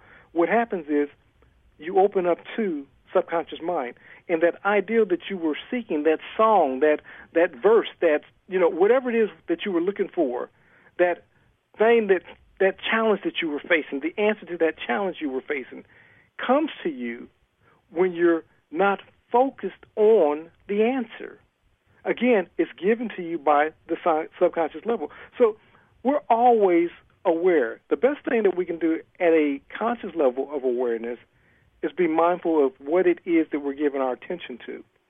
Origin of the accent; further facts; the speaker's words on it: Ohio, United States; I'm originally from Ohio.